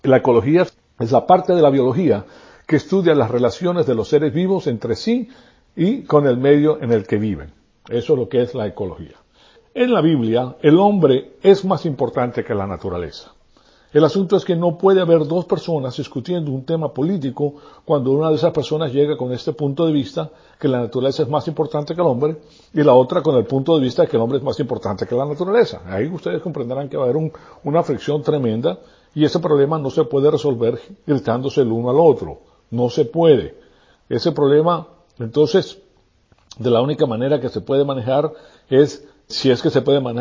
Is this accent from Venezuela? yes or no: yes; Venezuela; accent: Venezuelan; now in United States; yo tengo un amor tremendo por Venezuela porque me crié en Venezuela. Entonces yo hablo como venezolano, tengo el acento venezolano, conozco los modismos, etcétera.